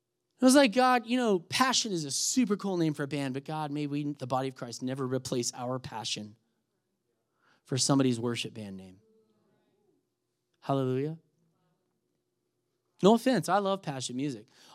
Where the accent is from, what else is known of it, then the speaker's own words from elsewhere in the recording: Texas, United States; also born or lived in Scottsdale, United States; he's like, yeah, we're from Texas. I said, so am I, baby. Anyway, I was living in Scottsdale at the time